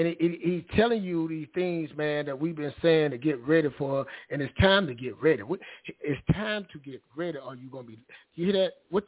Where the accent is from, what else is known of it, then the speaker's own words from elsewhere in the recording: the South, United States; also born or lived in Texas; Like you said, I'm from the South. I grew up in a house. I grew up in my home.